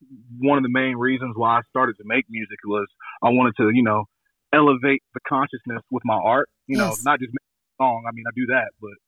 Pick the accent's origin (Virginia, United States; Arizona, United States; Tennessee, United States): Tennessee, United States; Knoxville; I'm East Tennessee, Knoxville, born and raised. I'm calling in from Knoxville, Tennessee.